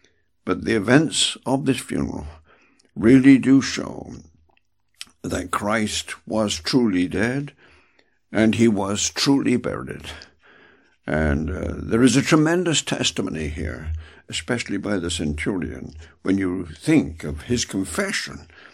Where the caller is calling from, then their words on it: United Kingdom; I'm speaking from the United Kingdom.